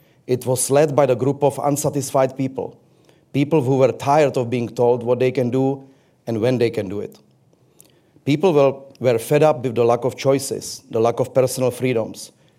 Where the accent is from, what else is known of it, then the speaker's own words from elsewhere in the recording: Czechia; So I grew up in Czech Republic, in German-French family, during the deep era of communism.